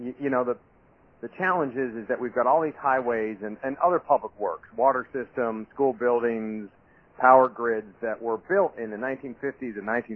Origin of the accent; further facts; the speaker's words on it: Washington, District of Columbia, United States; I'm from Washington, D.C., but my family lives down in Florida.